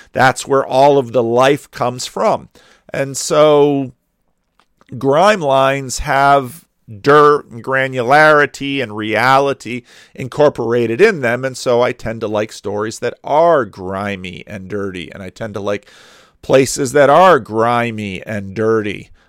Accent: Paterson, New Jersey, United States; also born or lived in Dominican Republic; I grew up in Paterson, New Jersey. Check that off the bingo card. Paterson, New Jersey is a very grimy city. I lived in the Dominican Republic, in the developing world.

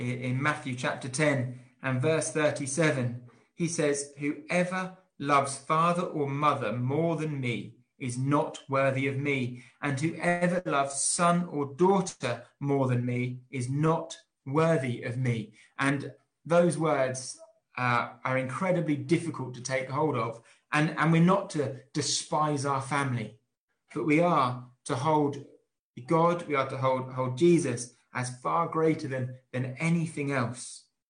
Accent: East of England, United Kingdom; Now, I'm from Suffolk and I've never really left. It's a struggle sometimes to leave the county, let alone the country.

